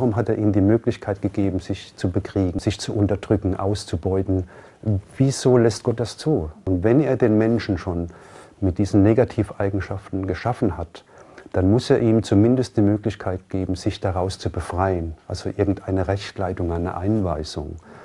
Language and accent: German; Birkenau, Hesse, Germany; Ich komme ursprünglich aus Birkenau, das ist hier ganz in der Nähe, also 30, 40 Kilometer von hier, das ist mein Geburtsort auch.